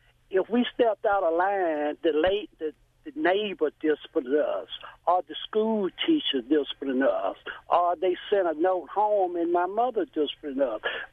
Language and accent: English; the South, United States; born there; I was telling you screener that I'm 63. I was born in the South, and back then we really didn't have the problem that we have today